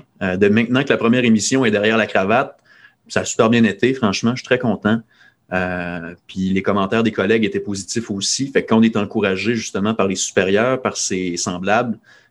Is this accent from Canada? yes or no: yes; Dolbeau-Mistassini, Quebec, Canada; à 200 km de ma ville natale, qui est Dolbeau-Mistassini, la capitale mondiale du bleuet